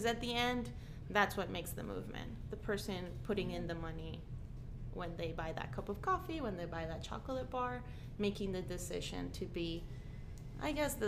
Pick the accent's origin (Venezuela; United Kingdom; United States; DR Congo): Venezuela; I come from Venezuela. My family are actual producers.